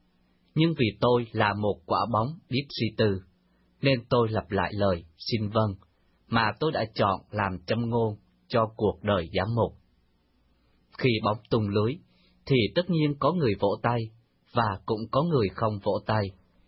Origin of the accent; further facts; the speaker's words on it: South Vietnam, Vietnam; also born or lived in Sơn Tây; 1944, tôi được sinh ra tại tỉnh Sơn Tây, giáo phận Hưng Hóa, miền Bắc. Lúc 10 tuổi, đi với bố mẹ vào miền Nam. Khi đã 59 tuổi, từ giáo phận Cần Thơ, miền Cực Nam, được bổ nhiệm ra làm giám mục giáo phận Hưng Hóa, miền Cực Bắc.